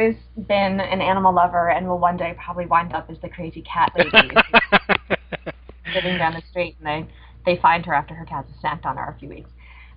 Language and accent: English; Connecticut, United States; moved away as an adult; also born or lived in New Jersey; I was born and raised in New England